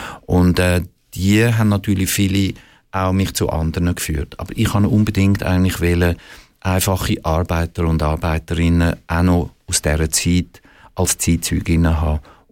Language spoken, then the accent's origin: German; Switzerland; Das unterschätzt man als Schweizer.